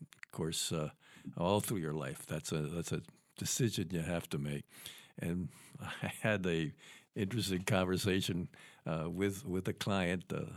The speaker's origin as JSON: {"language": "English", "town": "Saranac Lake", "region": "New York", "country": "United States", "tie": "born or raised there", "said": "I grew up in Saranac Lake, the Lake Placid area, the Adirondacks. We were colder than Buffalo."}